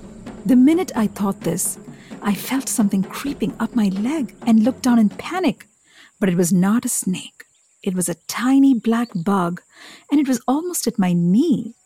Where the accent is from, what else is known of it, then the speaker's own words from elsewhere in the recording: Kerala, India; I grew up in Kerala, the South Indian state that is famous for its beautiful tea plantations, palm-fringed beaches, monsoon-fed rivers, unspoiled forests.